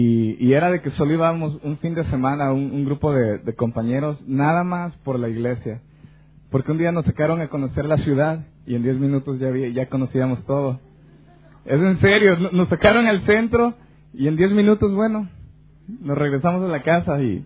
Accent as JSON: {"language": "Spanish", "country": "El Salvador", "also_born_or_lived": "Mexico", "moved": "yes", "said": "un paisano por aquí de El Salvador. ¿Quién diría que uno se encuentra aquí con gente? ¿Tú también sos de El Salvador?"}